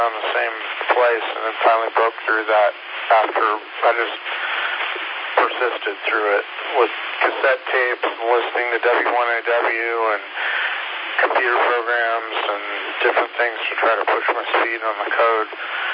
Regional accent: Bakersfield, California, United States; because I remember when I grew up in Bakersfield, California, convincing my mom to drive me all the way from Bakersfield to Long Beach.

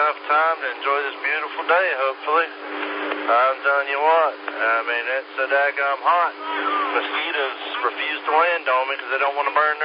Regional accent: Hendersonville, North Carolina, United States; moved away as an adult; You know, I'm from North Carolina, up in the Hendersonville area, and I had no idea the humidity was so much down here.

